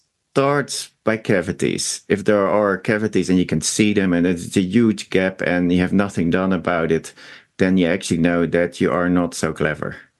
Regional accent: Netherlands; We come from the Netherlands where We actually have a treatment style that is called ART

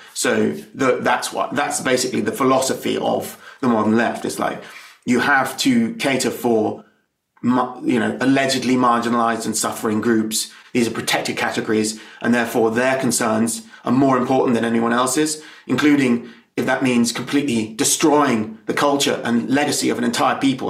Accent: England, United Kingdom; at least 1,300 years of recorded history of us identifying as the English ethnic group, and that we've been on the island for 1,500 years.

